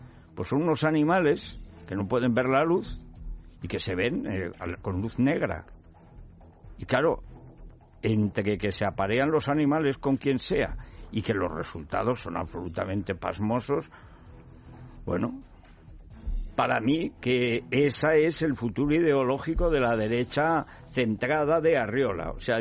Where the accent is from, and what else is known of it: Spain